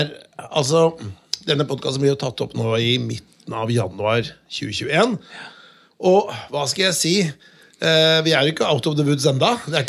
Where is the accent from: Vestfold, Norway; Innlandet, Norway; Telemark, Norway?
Telemark, Norway; Notodden; for jeg kommer fra Notodden. Ikke for å skryte, men jeg kommer fra Notodden.